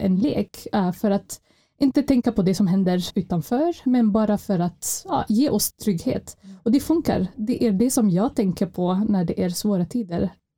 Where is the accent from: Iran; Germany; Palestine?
Palestine; now in Sweden; Jag är född och uppvuxen i Palestina